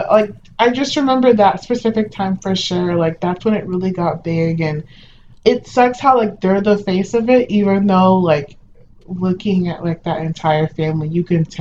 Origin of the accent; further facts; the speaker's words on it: Nigeria; I'm Nigerian, to be specific.